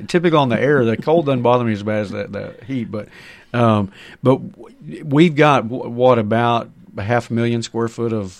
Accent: Texas, United States; this campus is larger than the town that I grew up outside of in Texas.

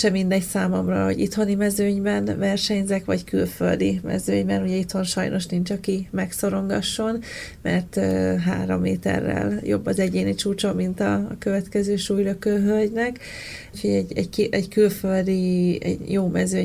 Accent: Szeged, Csongrád-Csanád, Hungary; Ugye szegedi vagyok, hát Szeged mellett Tápén lakok. Hát ez valamikor egy kis falu volt, de most már így gyakorlatilag ilyen kertvárosi rész Szegednek. De én olyan kis falusi lánynak tartom egyébként magamat

